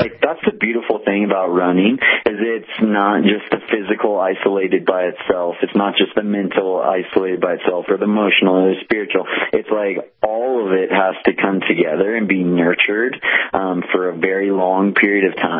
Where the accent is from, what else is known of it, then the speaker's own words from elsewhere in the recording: Big Bear Lake, California, United States; when I was 13 years old, growing up in Big Bear Lake in Southern California